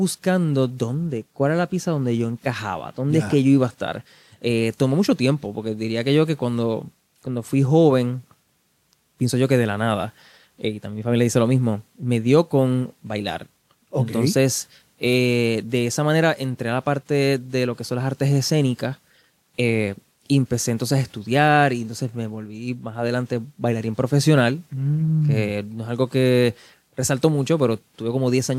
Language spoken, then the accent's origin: Spanish; Bayamón, Puerto Rico; mi hermana y yo, diría yo, nos criamos en el Teatro Braulio Castillo, en Bayamón.